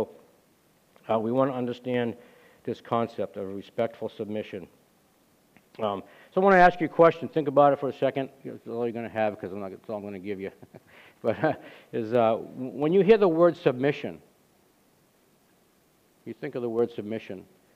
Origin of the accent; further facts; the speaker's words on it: New England, United States; Hey, we're from New England, right? Isn't this the cradle of liberty, right?